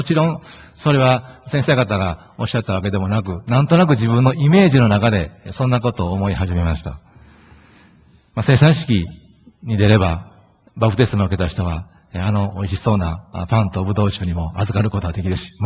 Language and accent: Japanese; Osaka, Japan; その祖父がクリスチャンだったんですけども、その住まいの、大阪府の府営の住宅だったんですが、その地域の公民会館での持たれていた教会学校に通い始めました。通っているうちに自然にイエス様を信じ、そして高校1年生の時に受洗しました。